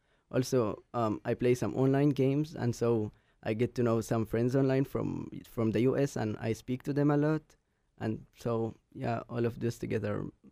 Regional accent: Egypt; since I'm from Egypt, I can't really afford coming here unless it's a full scholarship.

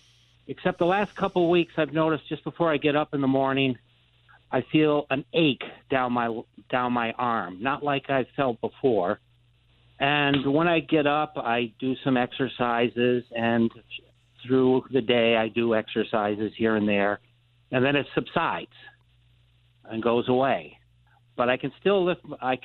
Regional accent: Becket, Massachusetts, United States; I'm from Beckett.

